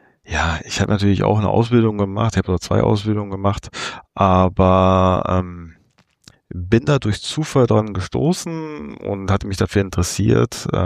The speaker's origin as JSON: {"language": "German", "town": "Gütersloh", "region": "North Rhine-Westphalia", "country": "Germany", "said": "Ich komme aus Gütersloh. Bin 43 Jahre alt"}